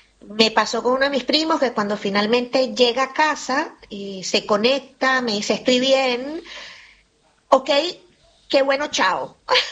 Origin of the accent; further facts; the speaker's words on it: Mérida, Venezuela; Yo soy de Mérida, tengo familia en Mérida, en los Andes venezolanos.